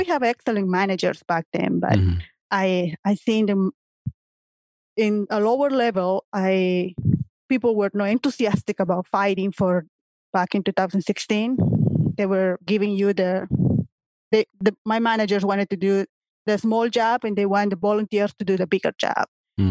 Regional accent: Peru; now in United States; Well, I'm originally from Peru, and I'm pretty new in the country. We moved back in 2016.

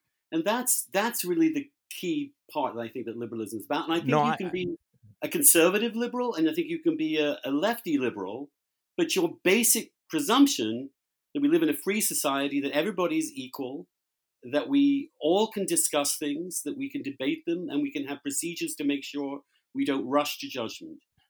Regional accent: England, United Kingdom; moved away as an adult; now in United States; I'm English, so I come from a very distinct English tradition of conservatism

